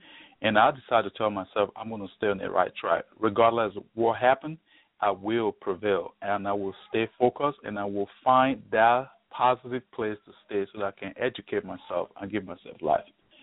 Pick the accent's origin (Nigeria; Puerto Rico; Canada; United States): Nigeria; Warri, Delta; born there; I was born in Nigeria, Warri City in Nigeria. It's one of the oil-producing city in Nigeria, Midwest Nigeria, the River Rhine.